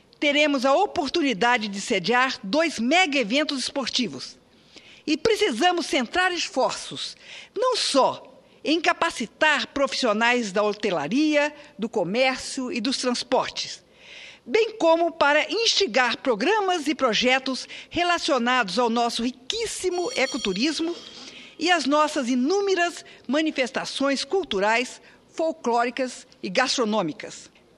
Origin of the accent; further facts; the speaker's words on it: Mato Grosso do Sul, Brazil; no Museu de Arte Contemporânea de Mato Grosso do Sul, da minha terra, o Marco.